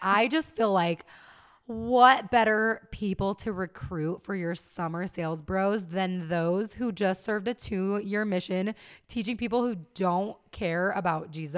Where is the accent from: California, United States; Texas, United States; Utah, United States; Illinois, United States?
Utah, United States; I feel like whenever I travel places, like, and I say I'm from Utah, like, people have questions. Like, mm-hmm. being from Utah is just kind of, like, a conversation starter.